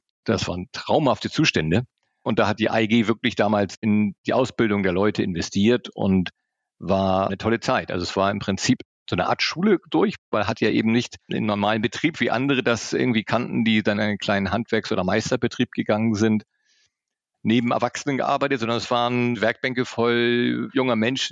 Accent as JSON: {"language": "German", "town": "Pinneberg", "region": "Schleswig-Holstein", "country": "Germany", "tie": "born or raised there", "said": "Ja, geboren bin ich in Pinneberg, Vorort von Hamburg. Habe da meine Jugend verbracht"}